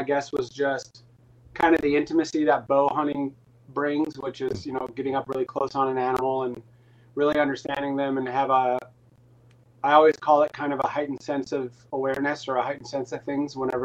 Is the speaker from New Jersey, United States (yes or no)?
no; North Dakota, United States; And I was raised in the Midwest, North Dakota.